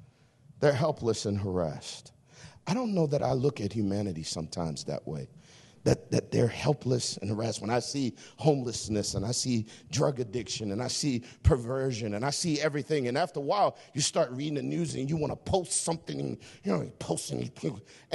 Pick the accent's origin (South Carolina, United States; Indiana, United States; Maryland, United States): Maryland, United States; Baltimore; moved away as an adult; now in Oregon, United States; Just so you know, I'm a city boy. I'm from Baltimore, amen, East Coast, but God moved me out here through the Marine Corps and some other things.